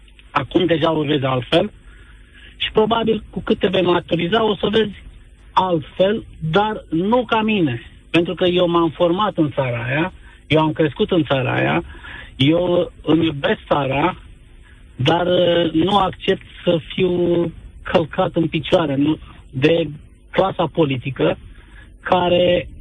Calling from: Norway; Să știi că nu te sunt din România, te sunt din Norvegia.

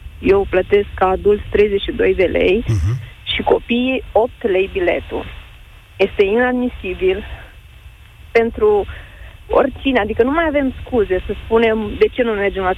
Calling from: Piatra Neamț, Neamț County, Romania; Eu vă sunt din Piatra Neamț

